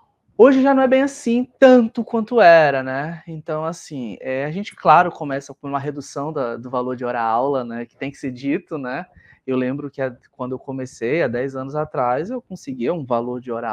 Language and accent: Portuguese; Amazon, Brazil; eu sou da Amazônia, eu sou amazônida